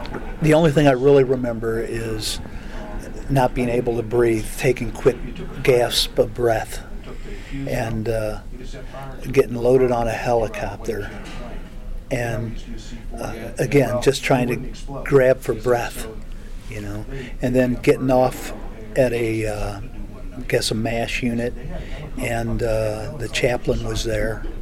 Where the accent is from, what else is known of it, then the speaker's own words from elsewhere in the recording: St. Louis, Missouri, United States; they sent me to Fort Leonard Wood because I was from St. Louis.